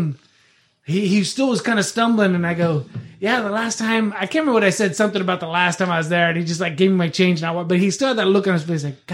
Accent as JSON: {"language": "English", "town": "Daytona Beach", "region": "Florida", "country": "United States", "tie": "born or raised there", "said": "So when I was growing up in Daytona Beach, I was like 16, 17 years old"}